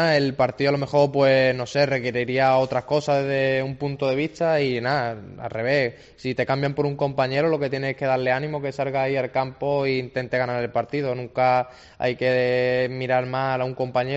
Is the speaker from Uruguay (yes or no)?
no; Málaga, Andalusia, Spain; yo soy de aquí de Málaga